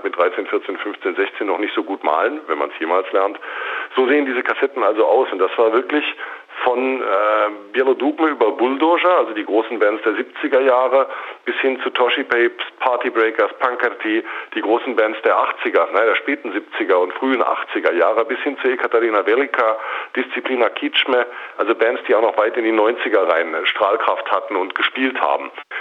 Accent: West Germany, Germany; Ich muss dazu sagen, ich bin Westdeutscher.

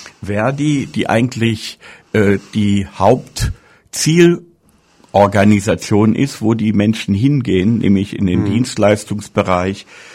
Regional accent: North Rhine-Westphalia, Germany; ich komme aus dem Ruhrgebiet

